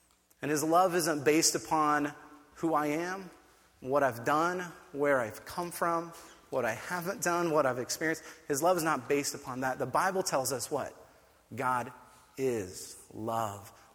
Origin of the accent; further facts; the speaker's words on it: Indiana, United States; I continually remind you guys I'm white, and I'm from Indiana, and it's just in the mix, so.